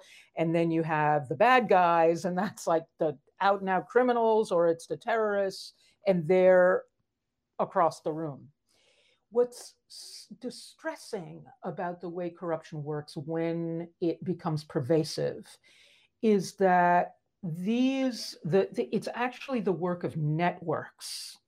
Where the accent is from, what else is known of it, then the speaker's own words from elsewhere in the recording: West Virginia, United States; I'm from West Virginia, and one of my senators is Joe Manchin.